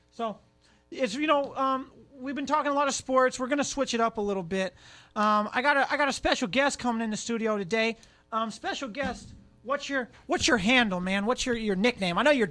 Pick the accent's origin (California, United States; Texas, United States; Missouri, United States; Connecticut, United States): California, United States; Berkeley; growing up in Berkeley, over in Oakland, that area